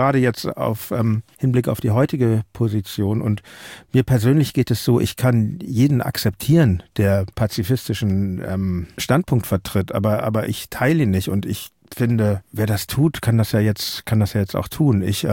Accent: Hamburg, Germany; Ich komme aus Hamburg, ich erinnere mich an den Jugoslawienkrieg

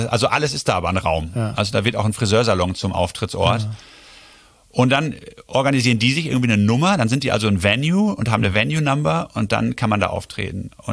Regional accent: Germany

